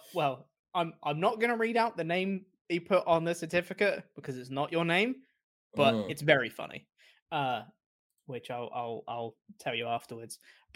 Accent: United States; as an American, I absolutely have the right to bestow ownership of other people's land

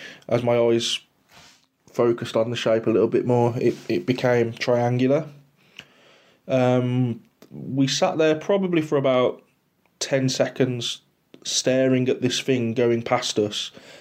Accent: Halesowen, West Midlands, United Kingdom; I come from the West Midlands in England

